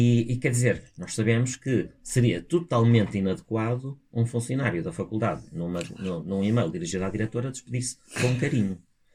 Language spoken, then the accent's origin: Portuguese; Portugal; como eu sou português de Portugal, toda a gente vai perceber que isto não foi produzido por mim